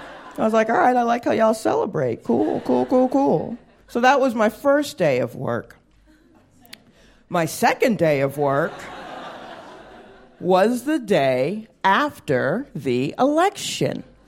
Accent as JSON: {"language": "English", "region": "the South", "country": "United States", "tie": "born or raised there", "said": "Well, I'm a black woman. I grew up in the South. I know this America."}